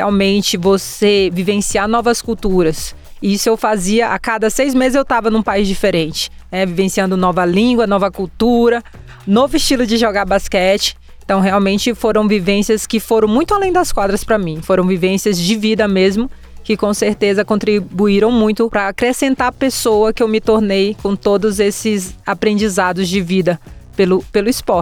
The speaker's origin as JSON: {"language": "Portuguese", "town": "São Luís", "region": "Maranhão", "country": "Brazil", "tie": "born there", "said": "eu nasci uma menina preta, pobre, em São Luís do Maranhão, infelizmente ainda hoje o estado mais pobre da nossa nação"}